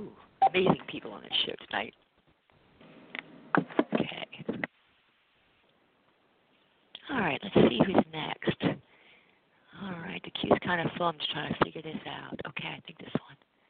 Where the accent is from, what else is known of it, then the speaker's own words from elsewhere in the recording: Worcester, Massachusetts, United States; Okay. Yeah, I'm from Worcester.